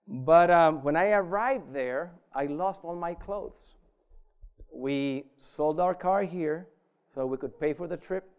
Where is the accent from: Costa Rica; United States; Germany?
Costa Rica; I'm from Costa Rica. I grew up there. Okay, but I had been away from Costa Rica for so many years.